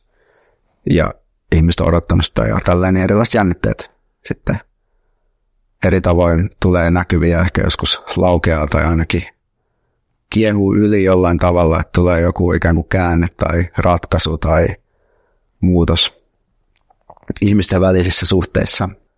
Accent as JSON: {"language": "Finnish", "town": "Turku", "region": "Southwest Finland", "country": "Finland", "said": "vaikka mä oon Turusta"}